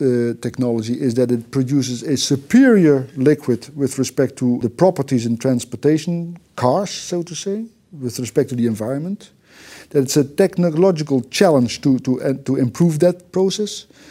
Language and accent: English; Netherlands; English is a second language; it's very close to my hometown in the Netherlands.